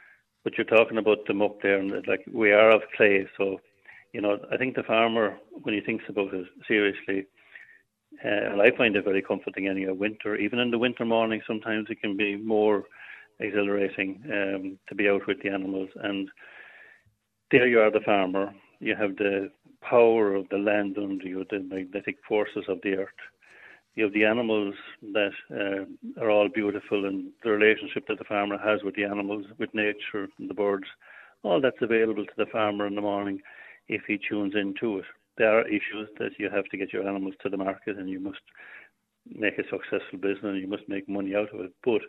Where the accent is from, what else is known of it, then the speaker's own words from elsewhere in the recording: Munster, Ireland; growing up in West Limerick